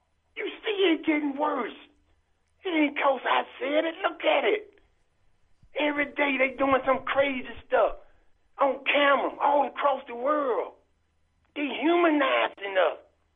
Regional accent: Birmingham, Alabama, United States; I'm from Birmingham, born and raised there. There were so many black people in Birmingham with money

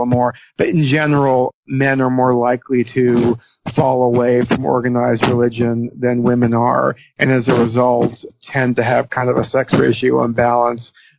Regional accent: New York, United States; as a New Yorker, like the idea of a Mormon marriage crisis sounds

